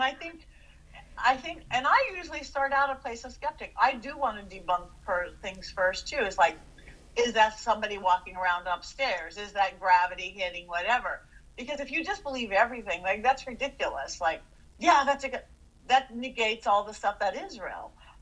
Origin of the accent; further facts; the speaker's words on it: Turkey; I came from Turkey